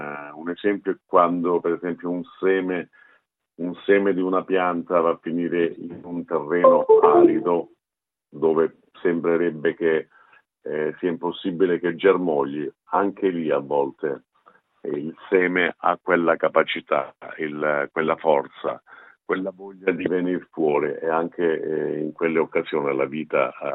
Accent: Caulonia, Calabria, Italy; Quindi Caolonia è il mio paese, qui nella provincia di Reggio Calabria.

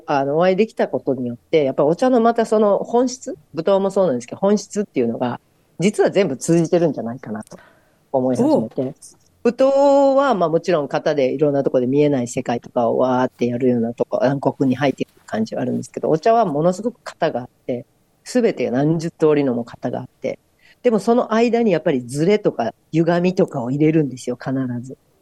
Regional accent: Hyogo, Japan; 私の場合はちょっと兵庫県の関西の大阪人なんで

